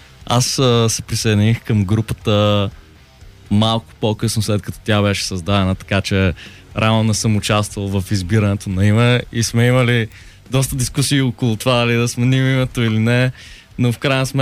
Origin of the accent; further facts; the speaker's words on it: Samokov, Sofia Province, Bulgaria; Не, аз съм от Самоков, за разлика от всички други членове.